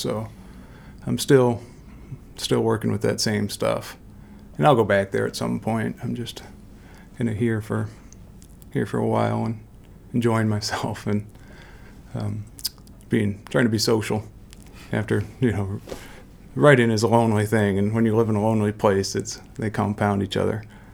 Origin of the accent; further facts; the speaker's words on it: New Hampshire, United States; I grew up in New Hampshire, and it's just, I didn't really decide.